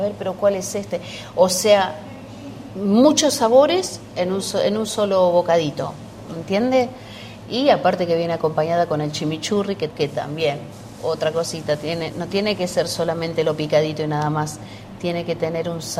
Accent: Argentina; Lo digo yo como argentina que soy

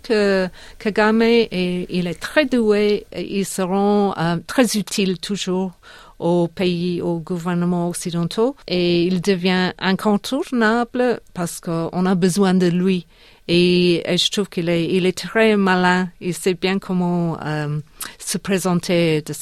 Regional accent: England, United Kingdom; now in Australia; je le sais chez moi, en Angleterre.

